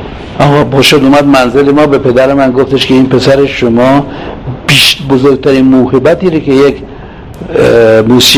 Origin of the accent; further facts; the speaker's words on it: Tehran, Tehran Province, Iran; من یکی عوضی از تهران اومدم ولی اونجا افتاده بودم